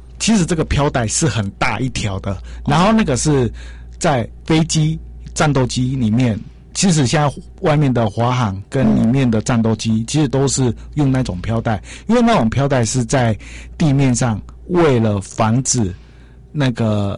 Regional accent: Pingtung County, Taiwan; 我屏东人。

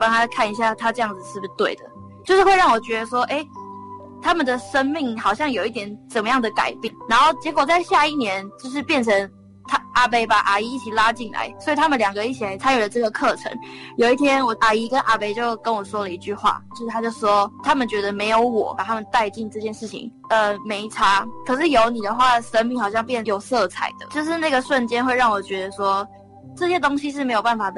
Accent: Keelung, Taiwan; 我本身是基隆人

